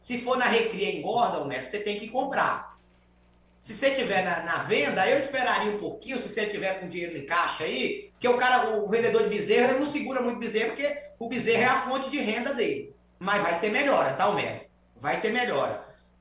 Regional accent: Eunápolis, Bahia, Brazil; also born or lived in São Paulo; eu não sou paraense de registro, eu sou paulista de registro, uma mistura de baianos com mineiro, que eu fui criado ali pelo meu avô, lá na Bahia, em Eunápolis.

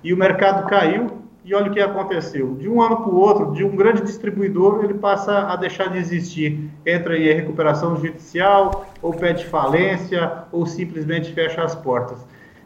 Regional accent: Mondaí, Santa Catarina, Brazil; Quero deixar aqui um abraço especial aos meus amigos lá da minha terra natal, lá de Santa Catarina, Mondaí.

